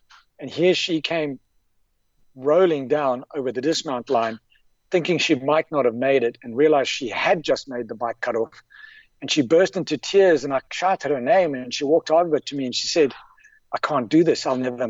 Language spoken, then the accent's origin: English; South Africa; South African born and, you know, South African native.